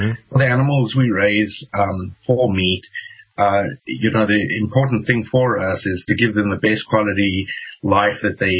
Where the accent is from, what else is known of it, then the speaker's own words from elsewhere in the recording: South Africa; growing up in South Africa and spending a lot of time in the bush, in the wilds there